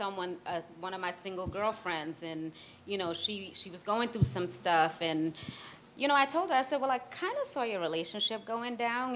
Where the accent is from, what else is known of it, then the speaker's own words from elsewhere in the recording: Guyana; I'm from Guyana, so, I mean, like, we doing the wine and stuff, and we doing the Dutty wine and everything.